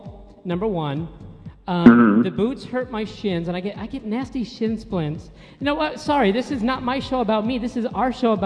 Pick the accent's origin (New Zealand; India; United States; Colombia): United States; Denver, Colorado; I grew up in Denver. I lived there for like 10 years